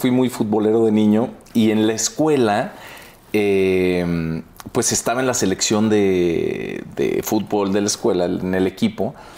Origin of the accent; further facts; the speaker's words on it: Mexico; also born or lived in Washington, D.C., United States; O sea, soy Tex-Mex. O sea, soy mexicano.